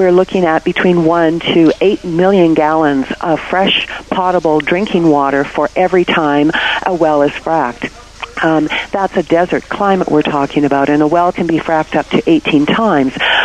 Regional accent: Alberta, Canada; now in United States; I'm born and raised in Alberta.

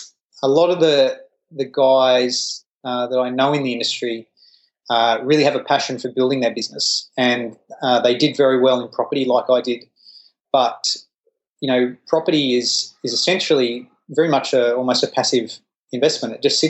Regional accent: Inverell, New South Wales, Australia; also born or lived in Sydney; I was born in Sydney, but we quickly moved we moved to a little place called Inverell, which is about 10,000 people up north. It's about probably 9 hours north of Sydney in the middle of the country.

